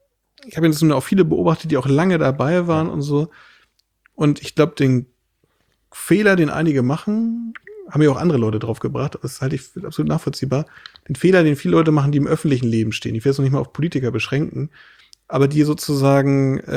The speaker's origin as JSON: {"language": "German", "region": "Schleswig-Holstein", "country": "Germany", "said": "wir leben jetzt hier in unserer laumburgischen Heimat bei Hamburg, wo ich herkomme, mit 2 wunderbaren Töchtern"}